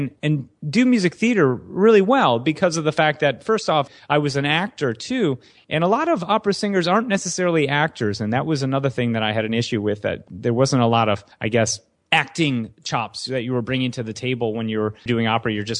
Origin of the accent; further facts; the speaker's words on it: Michigan, United States; She's from Iowa. I'm from Michigan. We both came out here for acting.